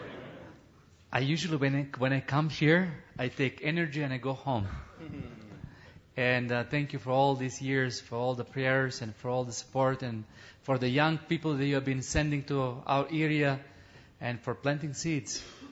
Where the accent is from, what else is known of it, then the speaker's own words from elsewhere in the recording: North Macedonia; English is a second language; I'll tell them that I'm from Macedonia, because once we live together in one country.